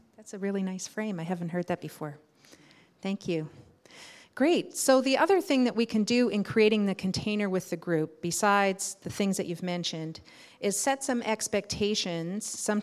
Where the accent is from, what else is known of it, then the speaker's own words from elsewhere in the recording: Appalachia, United States; I'm from Appalachia.